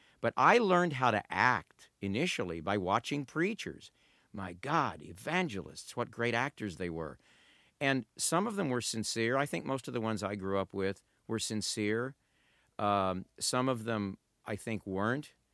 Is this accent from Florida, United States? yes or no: no; Corpus Christi, Texas, United States; also born or lived in Odessa, Texas; So I grew up in Odessa, Texas for two years of my childhood, 20 miles from George W. Bush in Midland, who was growing up there at the same time. Most of my Texas years were in Corpus Christi down on the Gulf Coast